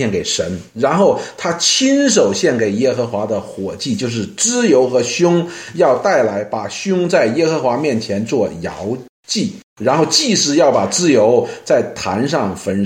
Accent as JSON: {"language": "Chinese", "country": "China", "said": "我们中国人不喜欢吃胸肉"}